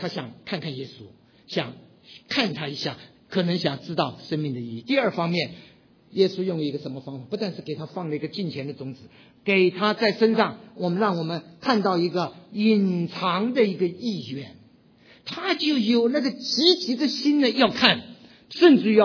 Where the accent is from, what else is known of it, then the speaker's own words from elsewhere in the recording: China; 那时候全是美国人，只有我一个中国人。